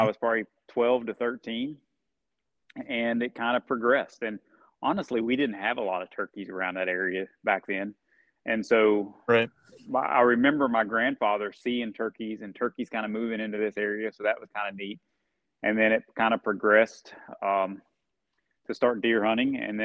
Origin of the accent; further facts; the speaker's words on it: Elizabethtown, Kentucky, United States; But I grew up in Central Kentucky. Grew up kind of in the suburbs a little bit in Elizabethtown.